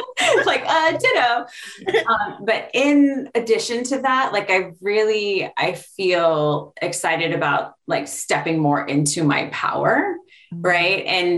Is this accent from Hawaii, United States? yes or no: yes; Honolulu, Hawaii, United States; we're born and raised in Honolulu, Hawaii, and I come from a place of what's called pono, right?